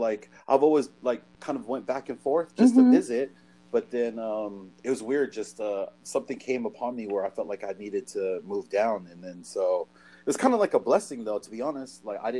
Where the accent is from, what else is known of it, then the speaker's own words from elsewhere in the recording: Spanaway, Washington, United States; also born or lived in Seattle; Like, I grew up in Pierce County. I grew up in Spanaway. I grew up down there, and then I went to UW, and then I lived in Seattle for like the last pretty much 20 years.